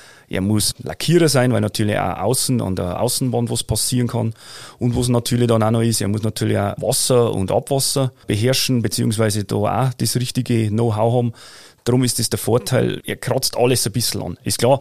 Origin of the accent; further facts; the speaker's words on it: Bavaria, Germany; Also positiv gesagt, so ein Murkser, so wie es bei uns in Aufwachsen war.